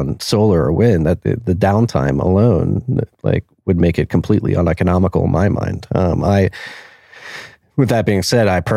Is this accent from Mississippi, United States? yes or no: no; Texas, United States; And as a Texan, that perturbs me a bit